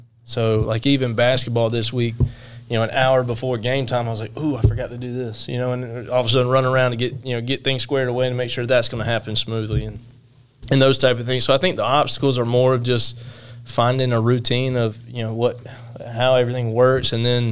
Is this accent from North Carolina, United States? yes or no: yes; Charlotte, North Carolina, United States; And growing up in Charlotte, it was the ECHL, which was the league right below the NHL.